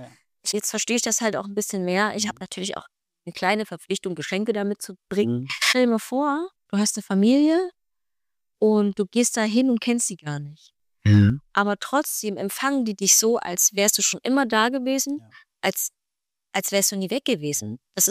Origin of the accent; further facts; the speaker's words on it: Saxony, Germany; Ich würde schon sagen, Sachsen ist meine Heimat.